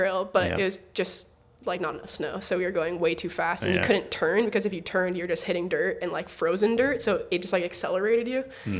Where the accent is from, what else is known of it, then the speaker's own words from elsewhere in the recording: Hood River, Oregon, United States; also born or lived in Bellevue / Portland; No, I was born technically in Bellevue, Washington. Grew up in Portland until I was fourth grader, so pretty good chunk, and then moved to Hood River.